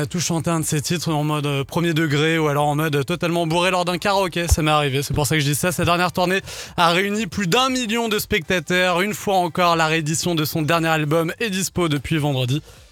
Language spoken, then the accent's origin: French; Lyon, Auvergne-Rhône-Alpes, France; Le Tour 2024 de passage chez nous à Lyon